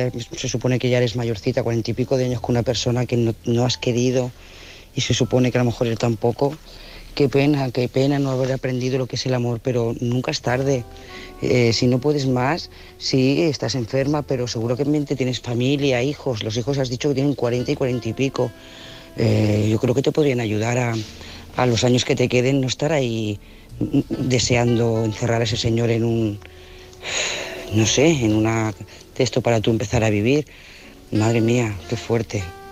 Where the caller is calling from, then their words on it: Lloret de Mar, Catalonia, Spain; de Lloret de Mar.